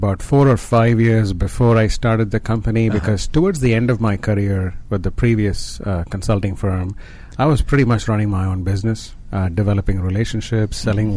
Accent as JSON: {"language": "English", "country": "India", "tie": "born or raised there", "second_language": "English", "moved": "yes", "said": "I came to this country with two crisp $20 bills in my pocket. And I remember that because when I was growing up in India, you never had crisp currency bills."}